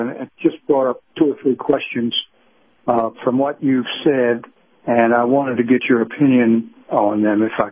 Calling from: St. Petersburg, Florida, United States; Jimmy, if I'm St. Pete.

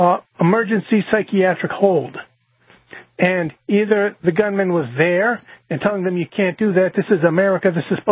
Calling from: New Hampshire, United States; I'm from New Hampshire.

